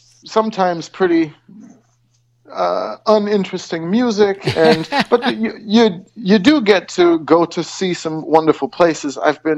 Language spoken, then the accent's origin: English; United States; because I'm American, you know.